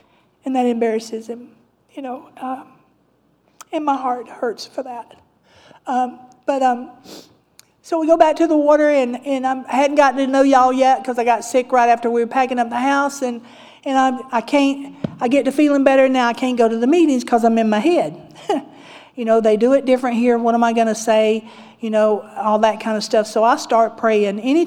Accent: Georgia, United States; also born or lived in New Mexico; when Wendell retired, we wanted to come back to the water, to Georgia. He was raised in Florida. I was raised in Georgia.

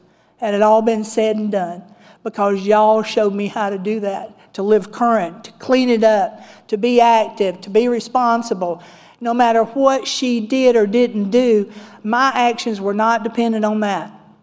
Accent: Georgia, United States; also born or lived in New Mexico; when Wendell retired, we wanted to come back to the water, to Georgia. He was raised in Florida. I was raised in Georgia.

